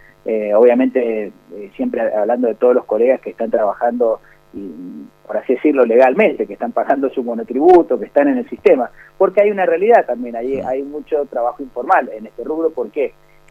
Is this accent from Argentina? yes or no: yes; Argentina; nosotros estamos tan cariñosos que somos argentinos en todos los ámbitos